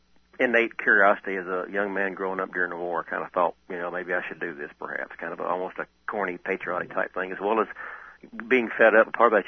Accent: Little Rock, Arkansas, United States; also born or lived in El Dorado, United States; Okay, I was born in Little Rock, Arkansas, February 24, 1949.

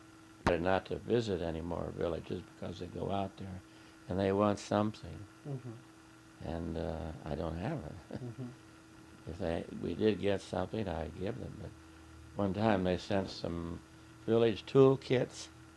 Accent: Perrysburg, Ohio, United States; it was just like the town I grew up in Perrysburg, Ohio. It was set out the same way, the trees and sidewalk and the frame houses.

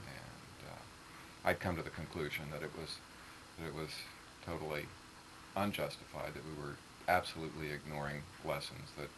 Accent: Missouri, United States; Well, I'm from Missouri.

